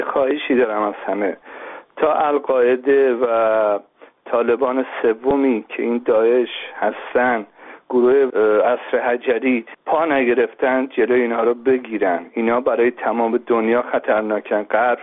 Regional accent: Iran; من خودم به عنوان یک ایرانی

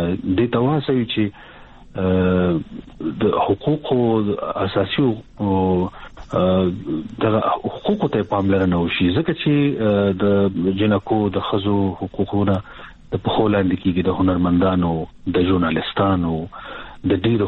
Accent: Nangarhar, Afghanistan; now in Pakistan; زه خو په ننګرهار همیشه بهار کې زیږیدلې ما او د کامی ولسوالۍ ما، او بیا چې حالات بدل شول په هغه لومړیو کې چې مجاهدین راغلل او نو مون راکټ شولو پښتونخوا ته

